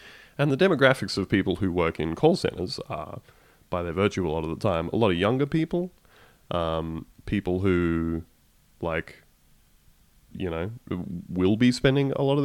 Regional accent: Canberra, Australian Capital Territory, Australia; moved away as an adult; now in Melbourne, Australia; I grew up in Canberra and I didn't move to Melbourne until I was, like, in my mid-20s.

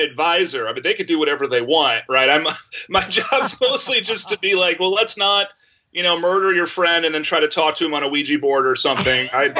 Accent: Texas, United States; No, I grew up in Texas in the 80s, and you know, people would tell me that I was in a satanic cult because I enjoyed this particular hobby.

